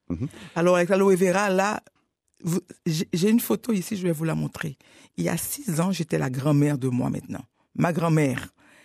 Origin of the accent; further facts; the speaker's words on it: Haiti; C'est une plante magnifique avec laquelle j'ai grandi en Haïti.